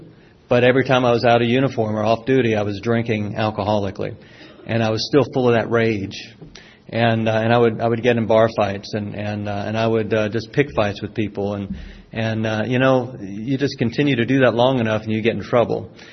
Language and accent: English; the South, United States; accent: southern; picked up a nice southern accent. And when I joined the Air Force, again, they told me I had to lose my accent.